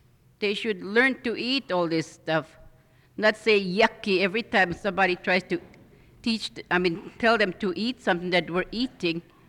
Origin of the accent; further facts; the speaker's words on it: Larsen Bay, Alaska, United States; from Larson Bay.